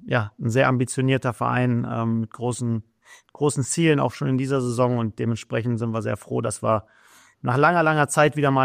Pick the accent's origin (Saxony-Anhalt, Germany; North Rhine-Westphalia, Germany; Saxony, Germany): North Rhine-Westphalia, Germany; Cologne; schöne Grüße in meine Heimatstadt Köln.